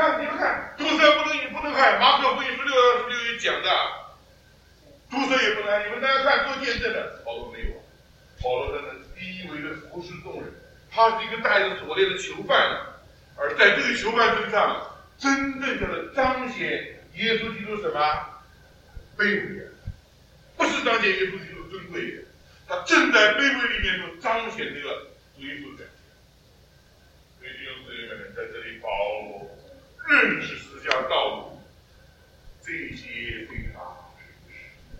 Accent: China; 我们中国人说千穿万穿什么？马屁不穿，对不对？

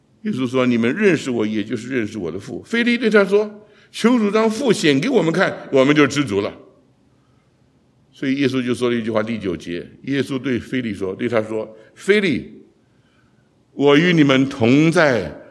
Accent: China; 我们中国人说机会教育

